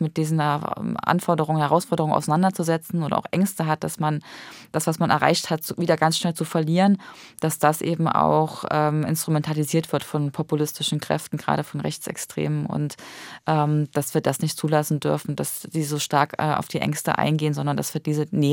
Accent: Gera, Thuringia, Germany; Vermisse ich am meisten die Möglichkeiten für junge Menschen, da noch mehr Orte zu finden, wo sie sich aufhalten können.

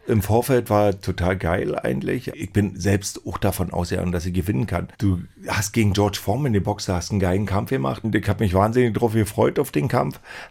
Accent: Frankfurt, Brandenburg, Germany; nach Frankfurt-Oder in meine Heimatstadt fliege

